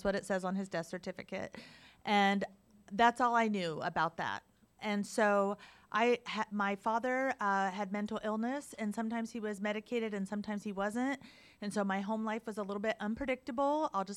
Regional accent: Iowa, United States; I was born and raised in Iowa. I'm the oldest of three kids.

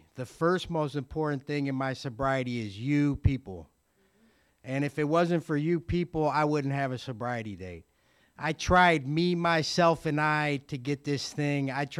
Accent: Cleveland, Ohio, United States; born there; moved away as an adult; now in San Diego, United States; I was born in Cleveland. I was born in Cleveland, Ohio. And my first 14 years in sobriety were there, and then I moved to San Diego.

